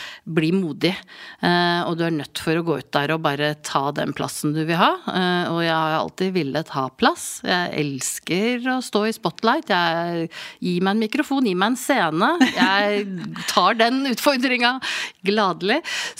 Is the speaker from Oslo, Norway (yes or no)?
yes; Oslo, Norway; born there; also born or lived in England; jeg ble født, som sagt, i Oslo, men de rakk å få meg til England før jeg ble døpt. Så jeg ble døpt i England i Adelkirke i Leeds